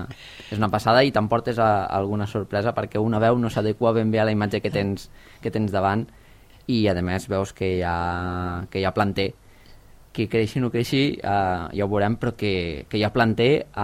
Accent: Els Guiamets, Catalonia, Spain; els Guiamets no ho dic, perquè sigui l'escola del meu poble

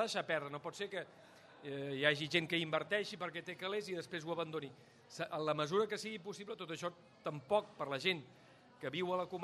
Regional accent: La Pineda, Catalonia, Spain; Jo he crescut a la Pineda i sé que és Salou.

